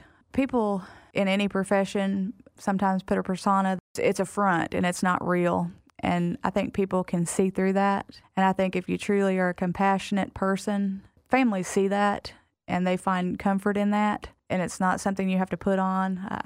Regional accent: Florida, United States; My best friend in high school, so her family owned a funeral home, and I'm from Florida.

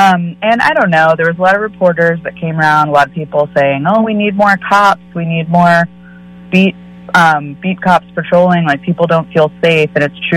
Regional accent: San Francisco, California, United States; I just think that the Bay Area in general, I grew up in San Francisco, and I've just seen the city get turned over to millionaires

